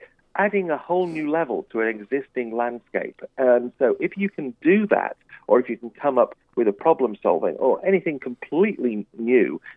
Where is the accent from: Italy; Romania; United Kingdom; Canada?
United Kingdom; North West England; now in United States; I am between Liverpool and Manchester.